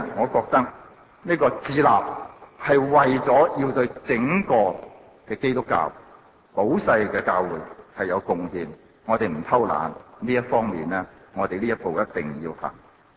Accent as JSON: {"language": "Chinese", "country": "China", "said": "究竟是不是可以用回我們中國人自己的架構來到去表達呢？"}